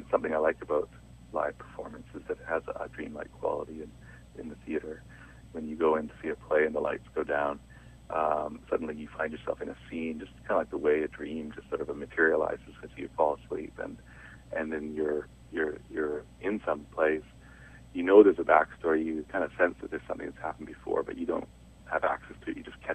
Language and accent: English; Kamloops, British Columbia, Canada; also born or lived in Vancouver; I grew up actually in Kamloops. I was born in Vancouver, but we moved when I got into school.